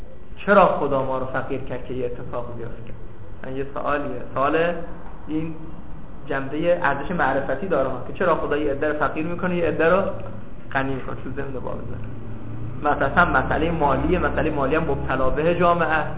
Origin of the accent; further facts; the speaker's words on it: Ahvaz, Khuzestan, Iran; من یکی از مهمترین چیزهایی که براش از اهواز اومدم فقه بود